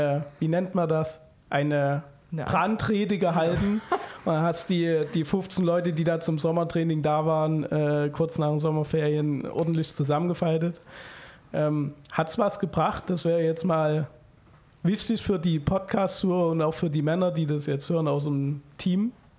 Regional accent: Zwickau, Saxony, Germany; ich komme ja aus Zwickau, habe Familie

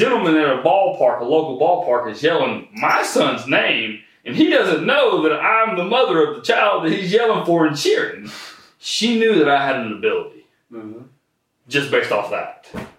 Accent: Gainesville, Georgia, United States; also born or lived in Marietta; Okay, so I was born in Marietta, and it was for 3 months. And then my mom and my dad moved to Gainesville

